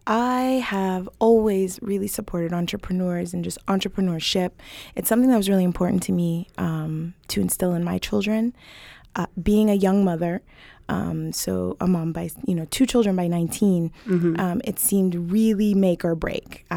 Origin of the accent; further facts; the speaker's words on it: Denver, Colorado, United States; also born or lived in California; So I moved out here as a kid. I moved from California as an art and dance kid, and I went to Denver School of the Arts and danced over at Cleo's